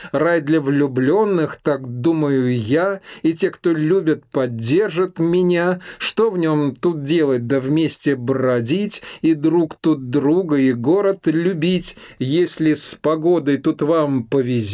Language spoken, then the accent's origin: Russian; Moscow, Russia; born there; Но я родился в Москве, и я очень люблю приезжать в Москву.